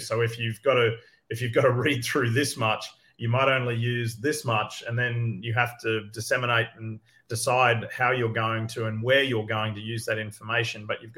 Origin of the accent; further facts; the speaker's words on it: Australia; now in United States; Because growing up in Australia, a lot of my mates, their parents were from other countries